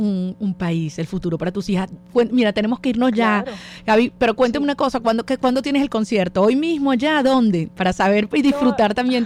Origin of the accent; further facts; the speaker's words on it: Venezuela; y yo quiero decirte como venezolana, como mamá